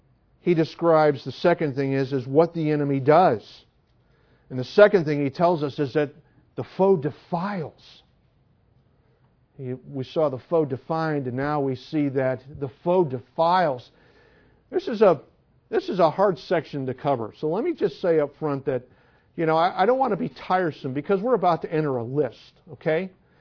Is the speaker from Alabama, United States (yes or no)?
no; Palatine, Illinois, United States; When I was growing up, I grew up in Palatine, Illinois, just outside of Chicago, one of the suburbs.